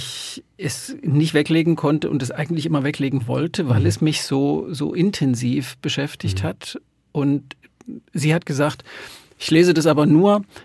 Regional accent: Görlitz, Saxony, Germany; was mich an meine Heimat, ich stamme aus Görlitz, sehr erinnert hat

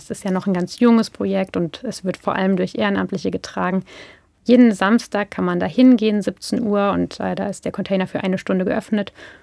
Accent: Halle, Saxony-Anhalt, Germany; born there; bin auch in Halle getauft. Ich glaube 93 im Diakoniewerk.

